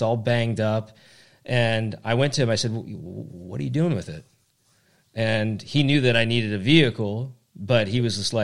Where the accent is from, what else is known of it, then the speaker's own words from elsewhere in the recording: Tillamook, Oregon, United States; because I grew up in Tillamook, Oregon, up in the Northwest.